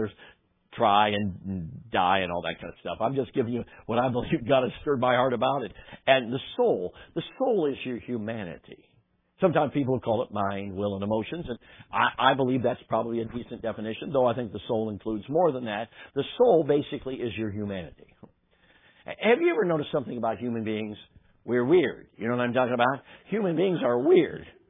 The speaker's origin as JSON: {"language": "English", "town": "Chicago", "region": "Illinois", "country": "United States", "tie": "born or raised there", "said": "I grew up in Chicago, South Side."}